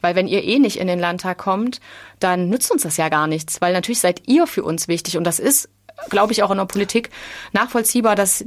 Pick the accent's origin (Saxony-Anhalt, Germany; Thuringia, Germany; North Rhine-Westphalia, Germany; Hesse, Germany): Thuringia, Germany; Jena; ich bin in Jena aufgewachsen, als die großen Nazi-Demos Anfang der 2000er Jahre waren.